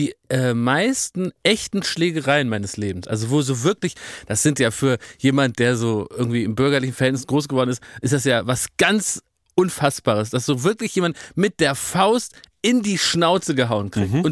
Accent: Berlin, Germany; für mich als Berliner

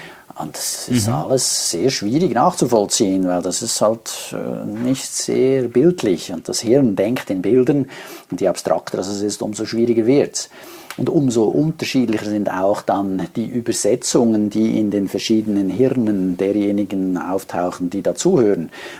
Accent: Switzerland; Bei uns in der Schweiz, da gibt es

